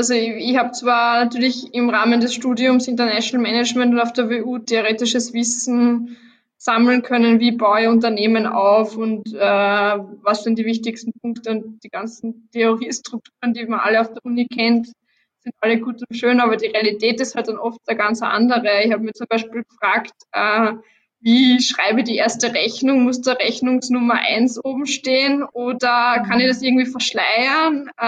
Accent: Lower Austria, Austria; als gebürtige Waldviertlerin, also ich habe zwar Kärntner Wurzel im Raum Radenthein von meinem Opa

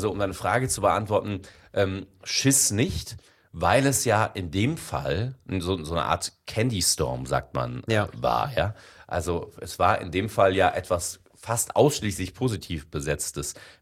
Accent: Indonesia; ich bin ja in Indonesien aufgewachsen

